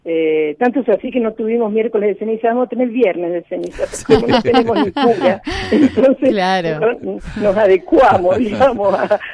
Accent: Buenos Aires, Argentina; yo soy porteña y entonces soy un poco descuidada

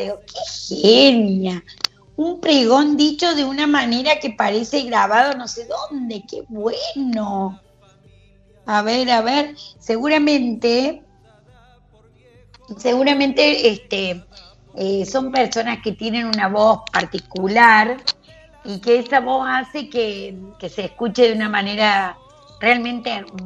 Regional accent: Colonia Tirolesa, Córdoba, Argentina; Nosotros en el campo, viste que soy de Colonia Tirolesa

